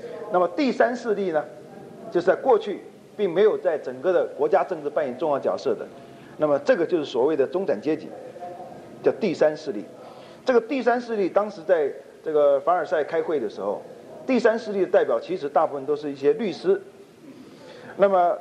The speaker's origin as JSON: {"language": "Chinese", "country": "Taiwan", "said": "一个法国人跟我讲他知道我从台湾来的，不过他是把我看成中国人"}